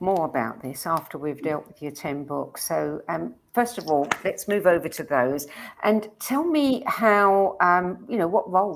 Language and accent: English; England, United Kingdom; Well, since I'm English, I'll use Zeta.